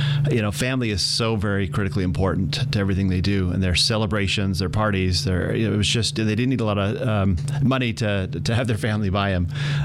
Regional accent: Salt Lake City, Utah, United States; Yeah, born and raised right here in Salt Lake City. So I went to school here, college here, and lived here my whole life.

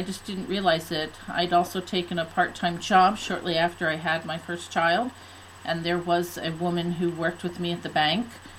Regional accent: Connecticut, United States; also born or lived in California / Utah; now in Ohio, United States; Well, actually, I was raised in Connecticut and eventually moved to California and then Utah. And then a shift came in life, and I came here to Ohio because my sister was living here at the time.

